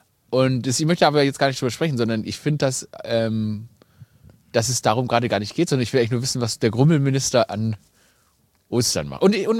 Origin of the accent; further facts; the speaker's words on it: Germany; Ich bin Deutscher